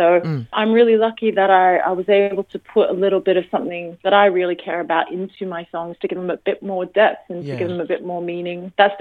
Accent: New South Wales, Australia; moved away as an adult; now in United Kingdom; I grew up in Western Sydney and I now live in the UK, have been for 8 years.

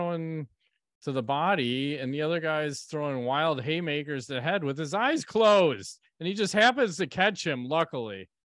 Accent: Chicago, Illinois, United States; We're from Chicago. I support the White Sox.

